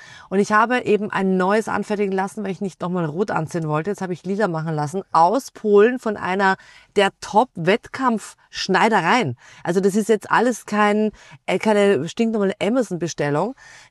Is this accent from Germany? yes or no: no; Austria; Wir als Österreicher waren zu viert